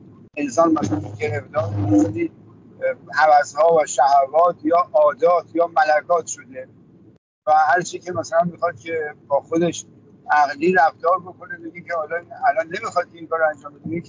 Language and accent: Persian; Iran; ما ایرانی هستیم شیعه هستیم